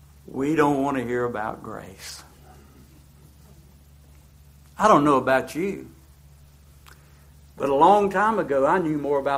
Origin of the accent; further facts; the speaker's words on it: North Carolina, United States; I'm from North Carolina. We have a lot of sayings.